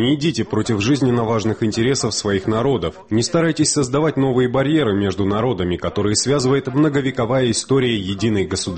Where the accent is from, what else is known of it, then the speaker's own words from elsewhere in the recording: Georgia; Russian is a second language; Я, как рядовой грузин, был очень горд